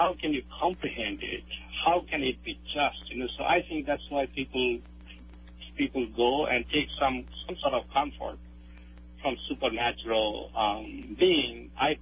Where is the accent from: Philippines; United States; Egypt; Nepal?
Nepal; I'm from Nepal, so if I do not talk to my brothers or my sisters for a long time